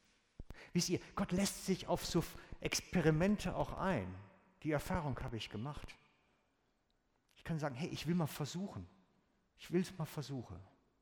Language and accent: German; Germany; Aber auch wir Deutschen, wir wollen ja wissen, was am Ende bei rauskommt.